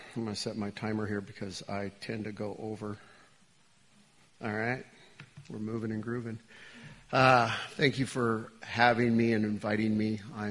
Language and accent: English; Great Falls, Montana, United States; born there; So like Jason said, I was born in Montana, actually in Great Falls, Montana.